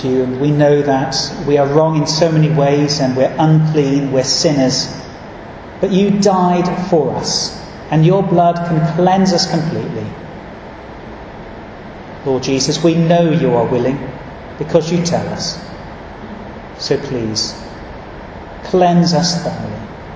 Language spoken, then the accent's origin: English; United Kingdom; Always a little bit embarrassing being British, isn't it?